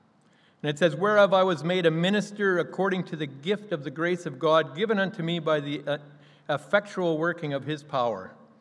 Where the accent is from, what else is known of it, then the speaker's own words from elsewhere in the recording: McGregor, Manitoba, Canada; I'm from McGregor, Manitoba.